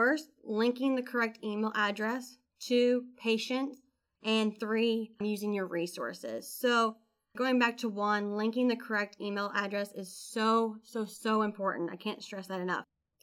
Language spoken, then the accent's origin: English; Indiana, United States; I come from Southern Indiana. I was a 10-year 4-H member.